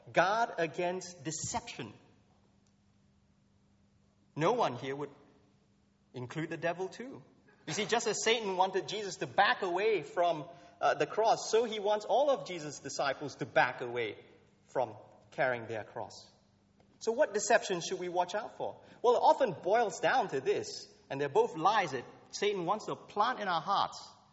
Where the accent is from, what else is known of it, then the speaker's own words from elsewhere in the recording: Malaysia; I come from Malaysia, and I have many neighbors that are Muslims and Hindus and Buddhists